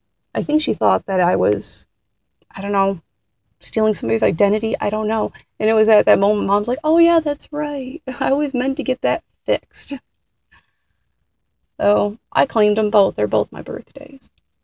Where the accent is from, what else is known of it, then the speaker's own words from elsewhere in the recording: Pennsylvania, United States; Where I was born and raised is in northeastern Pennsylvania. We're right above the Anthracite dialect region. So we have some of that influence.